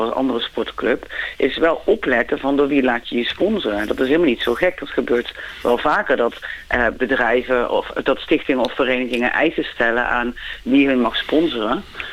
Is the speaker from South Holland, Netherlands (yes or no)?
no; Utrecht, Netherlands; Ik kom zelf uit Utrecht.